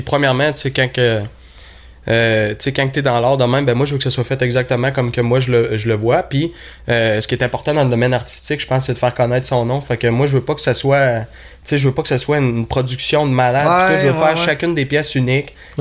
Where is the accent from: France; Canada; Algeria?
Canada; Charlesbourg, Quebec; now in Saint-Paul-de-Montmagny, Canada; Moi, je viens de Charlebourg, à Québec. Maintenant, j'habite à Saint-Paul-le-Montmini.